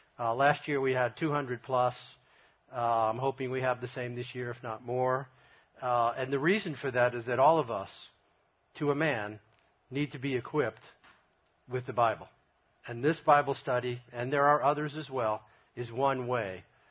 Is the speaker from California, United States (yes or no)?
no; Brooklyn, New York, United States; number one, I come from Brooklyn, that's where he's from.